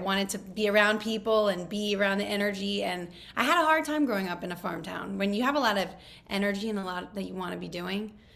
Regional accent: Louisiana, United States; now in Los Angeles, United States; Well, growing up in Louisiana was pretty much the opposite of living in LA. Mm-hmm. I grew up in a dairy farm town in the middle of nowhere.

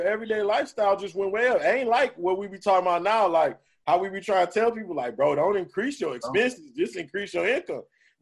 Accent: Detroit, Michigan, United States; That's what I'm saying. So even still, we had more people, luckily, that did get money

